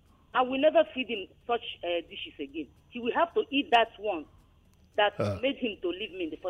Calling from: Makoko, Lagos, Nigeria; I'm calling from Makoko.

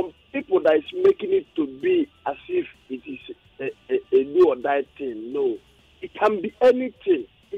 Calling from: Nigeria; I'm calling you from Ojualaba.

